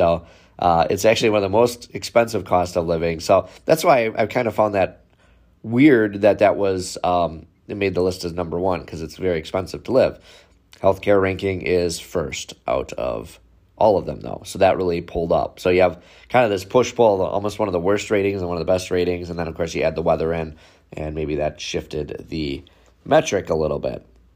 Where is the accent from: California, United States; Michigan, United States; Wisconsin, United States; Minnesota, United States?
Wisconsin, United States; And then fifth on the list, this was kind of surprising to me, Wisconsin. My home state.